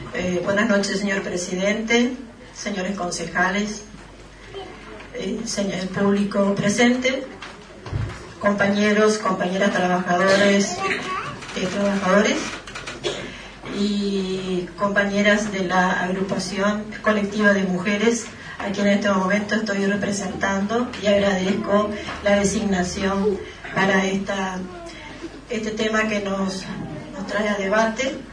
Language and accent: Spanish; Puerto Iguazú, Misiones, Argentina; muchas de nosotras nacimos acá en Puerto Iguazú, como yo, por ejemplo, que soy acá de Puerto Iguazú y criada en esta ciudad.